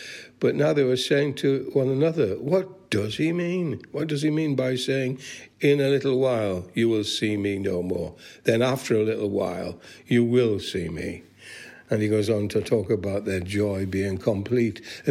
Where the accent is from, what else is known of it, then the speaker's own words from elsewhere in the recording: North East England, United Kingdom; born there; Well, I was born in the northeast of England, and the day that I was born, there was snow on the ground 3 feet deep.